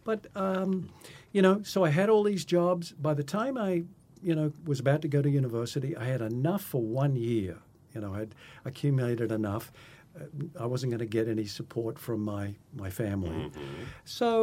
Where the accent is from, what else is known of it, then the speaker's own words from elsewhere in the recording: Australia; I grew up in Australia, you know, very poor background